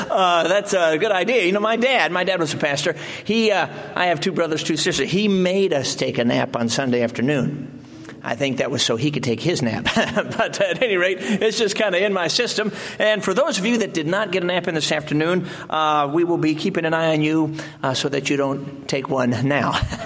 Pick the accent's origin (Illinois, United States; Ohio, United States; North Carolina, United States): Illinois, United States; Chicago; I grew up in Chicago. Our church was located in the city for a number of years and so on.